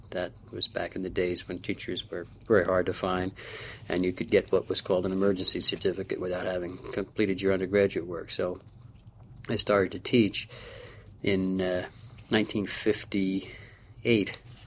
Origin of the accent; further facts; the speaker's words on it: New Jersey, United States; moved away as an adult; I'm 46 years old. I was born in New Jersey in 1932. Stayed in New Jersey until I went into the service in 1950, the Air Force, for 4 years. I attended schools in Asbury Park, New Jersey